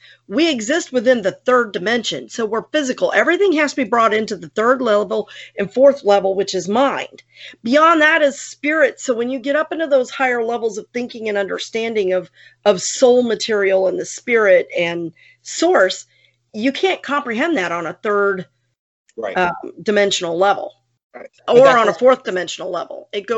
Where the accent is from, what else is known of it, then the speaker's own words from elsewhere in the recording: San Antonio, Texas, United States; also born or lived in Denver; I was born in Colorado, in Denver, and I have some memories of Denver. But basically, we moved to Texas, to San Antonio, Christmas break of my first grade year.